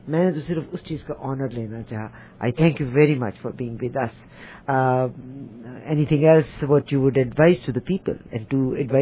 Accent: Pakistan; and یہ پاکستان میں, میں بھی پاکستان سے ہوں

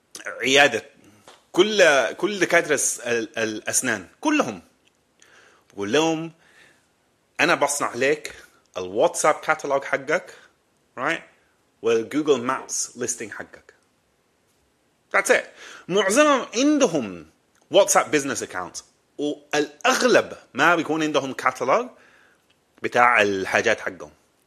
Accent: Sudan; انا قاعد في السودان وانا سوداني

